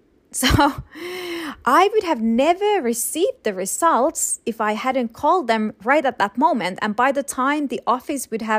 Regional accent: Rovaniemi, Lapland, Finland; especially to my hometown, Rovaniemi, which is considered Santa's hometown

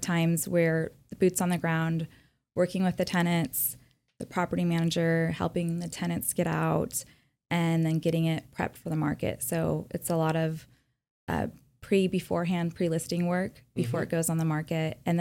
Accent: Poway, California, United States; So Poway is my niche, and you know, I'm from Poway just like you, John.

